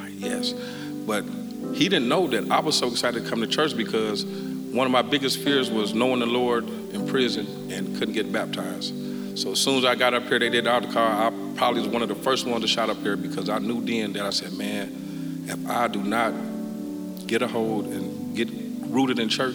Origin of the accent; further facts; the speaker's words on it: Waukegan, Illinois, United States; I was raised in Waukegan, Illinois, where my parents were on drugs and alcohol.